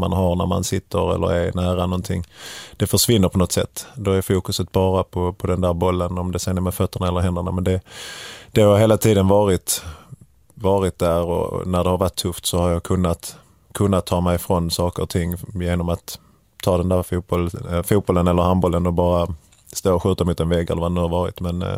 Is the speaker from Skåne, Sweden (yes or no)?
yes; Kävlinge, Skåne, Sweden; Höga Lid som det heter där jag växte upp i Kävlinge, nära Korsbackaområdet där jag växte upp, låg ju väldigt nära